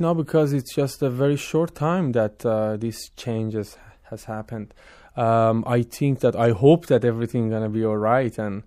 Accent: Kermanshah, Kermanshah Province, Iran; we are from Kermanshah. Kermanshah is the kind of a very special city in Iran. And it's like everybody they have instrument, two or three instruments there in their house.

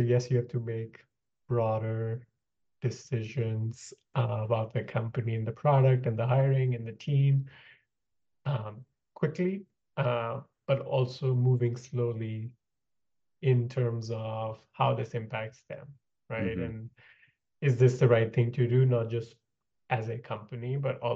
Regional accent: India; born there; moved away; I was born in India and moved here like 10, 15 years ago.

